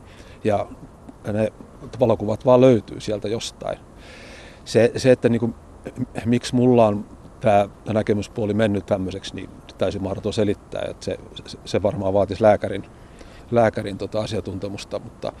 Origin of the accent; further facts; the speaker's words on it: Joensuu, North Karelia, Finland; also born or lived in Oulu; Mä oon syntynyt Oulussa ja asunut siellä ison metsän vieressä ja lapsena käynyt kouluun Joensuussa